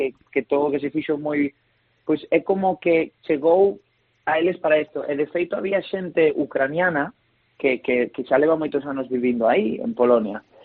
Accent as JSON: {"language": "Galician", "region": "Galicia", "country": "Spain", "said": "para min, como galego, pois é unha cousa increíble"}